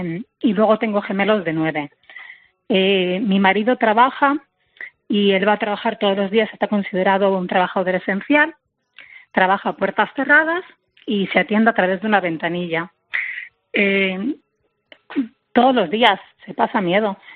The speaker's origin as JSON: {"language": "Spanish", "town": "Madrid", "region": "Community of Madrid", "country": "Spain", "said": "yo soy de Madrid, y un sitio que se llama El Pardo"}